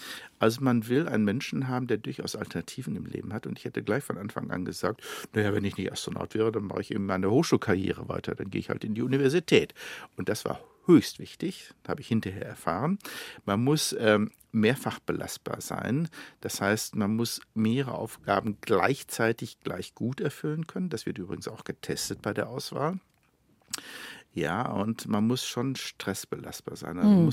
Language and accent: German; Germany; Aber es waren Amerikaner und Russen. Ich war Deutscher. Mir war klar, dass wir es denn nie können.